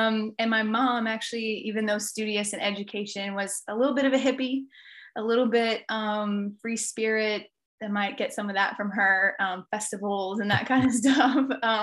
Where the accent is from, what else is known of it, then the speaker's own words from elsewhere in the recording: Fort Bliss, Texas, United States; born there; I was born actually in Fort Bliss, Texas. So I've been all over the place.